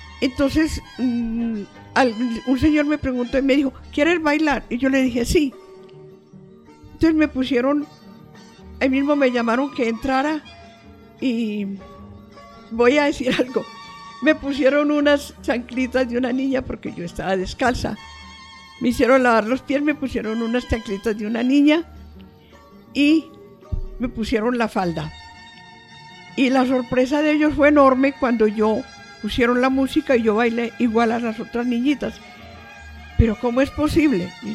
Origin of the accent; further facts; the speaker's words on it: Antioquia, Colombia; born there; Yo nací en Aranjuez en la carrera 43 más o menos.